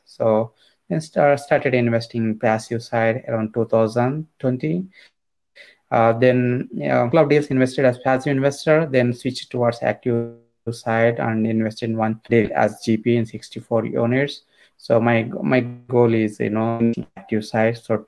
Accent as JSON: {"language": "English", "country": "India", "tie": "born or raised there", "moved": "as an adult", "lives_now": "United States", "said": "So basically, I'm born and brought up in India, and I did my engineering in India. Worked a couple of years. I came to US in 2007."}